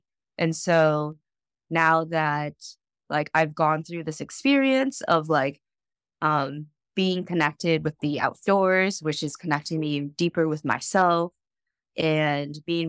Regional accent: Ohio, United States; also born or lived in Korea; So I was adopted in Korea when I was 6 months old. And then I grew up in Ohio, and my family, I believe, is mostly Scottish on my dad's side

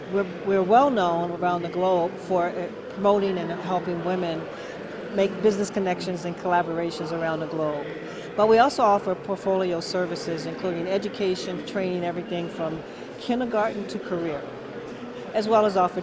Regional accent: Illinois, United States; Actually, I'm from Chicagoland. I feel like I'm at home right now.

